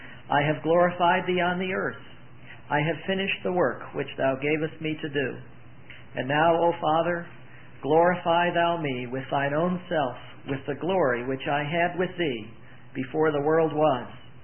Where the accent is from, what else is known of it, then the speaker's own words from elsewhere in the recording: Connecticut, United States; I'd like to bring you greetings from the Lord's people in Central Connecticut. I'm from Connecticut, and my family is with me, all except my son.